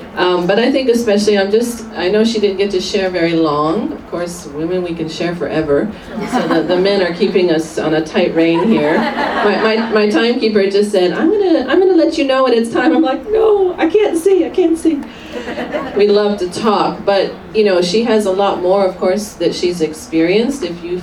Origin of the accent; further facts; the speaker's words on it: Singapore; also born or lived in United States; now in Malaysia; I'm actually from Singapore by way of America. Okay. Still have some of that accent. And currently I'm helping the smaller churches in Malaysia.